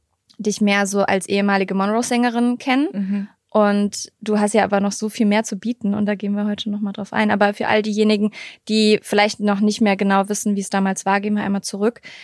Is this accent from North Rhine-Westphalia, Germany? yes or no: yes; Eschweiler, North Rhine-Westphalia, Germany; ich komme ursprünglich aus der Nähe zwischen Aachen und Köln, aus Eschweiler